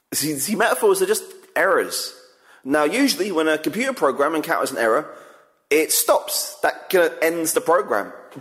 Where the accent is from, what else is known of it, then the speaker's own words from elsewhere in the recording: United Kingdom; You know, you probably don't remember being British 5 minutes ago, but we don't excel at self-identification.